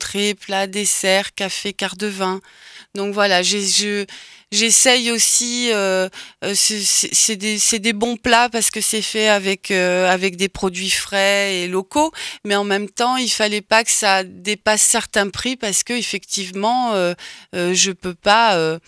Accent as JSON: {"language": "French", "town": "Paris", "region": "Île-de-France", "country": "France", "tie": "born there", "said": "une grande partie de ma famille est parisienne. Je suis née à Paris. Donc, j'ai alterné depuis toute petite entre là-haut et le sud."}